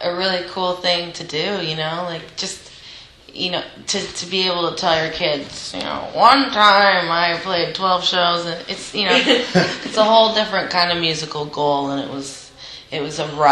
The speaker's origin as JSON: {"language": "English", "town": "Toronto", "region": "Ontario", "country": "Canada", "tie": "born or raised there", "said": "I grew up in Queen West in downtown Toronto, and I'd never moved in my entire life. I've traveled a lot, but never moved."}